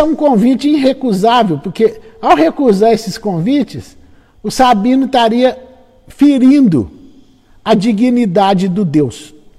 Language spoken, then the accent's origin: Portuguese; Minas Gerais, Brazil; Eu sou mineiro, eu adoro conto